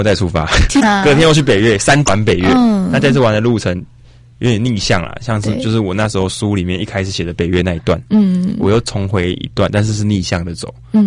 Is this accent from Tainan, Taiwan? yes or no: yes; Tainan, Taiwan; 就是像我是台南人嘛，我想要回到台南去，让更多人认识台南，去介绍我的家乡。